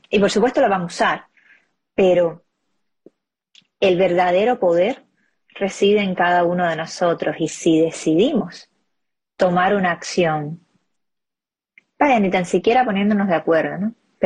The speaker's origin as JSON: {"language": "Spanish", "country": "Cuba"}